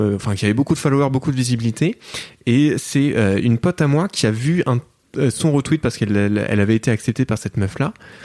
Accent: Switzerland; Alors, ok, on est neutre, on est apolitique, on est suisse

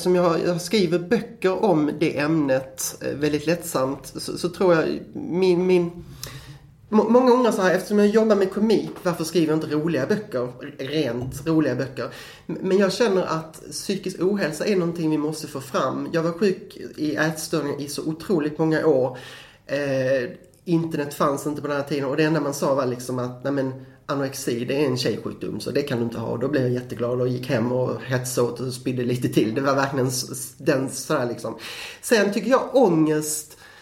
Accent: Skåne, Sweden; jag är skåning, det hörs inte, men det är jag faktiskt.

